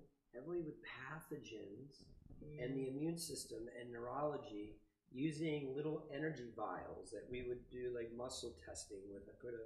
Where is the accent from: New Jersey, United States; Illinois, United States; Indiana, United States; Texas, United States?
New Jersey, United States; now in Colorado, United States; I'm from New Jersey. I know you're saying you're from New York, so we got the East Coast vibes going.